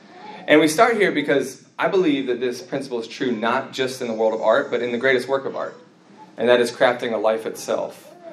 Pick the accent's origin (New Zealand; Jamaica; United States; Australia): United States; I'm from America, obviously. I felt like I wanted to come back and work here as a missionary.